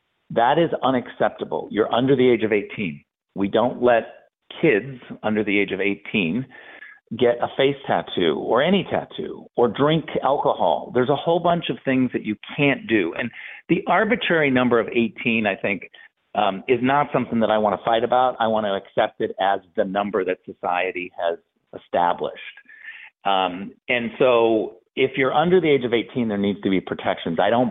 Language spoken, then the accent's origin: English; United States; No, it's wrong to attack me and to steal from me because I'm an American.